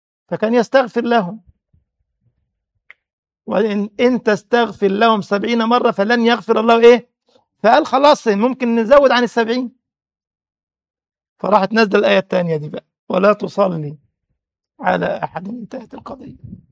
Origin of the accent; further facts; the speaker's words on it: Egypt; فقلت له أنا مصري،